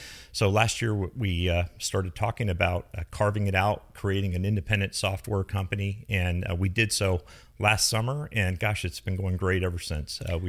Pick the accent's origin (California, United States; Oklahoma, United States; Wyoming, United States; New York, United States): California, United States; San Jose; Both my wife and I grew up in San Jose